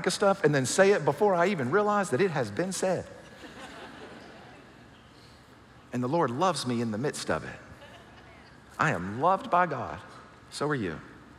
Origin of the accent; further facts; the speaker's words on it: the South, United States; I'm from the South